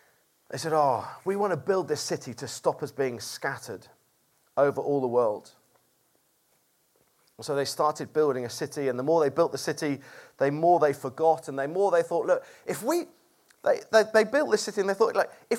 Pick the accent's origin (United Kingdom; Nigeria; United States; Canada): United Kingdom; Watford, East of England; born there; now in London, United Kingdom; We've lived in London like for quite a long time. I was born over near Watford, around there. I've been around, knocking around here for a lot of my life. Lived at other places at different times, but always been around knocking.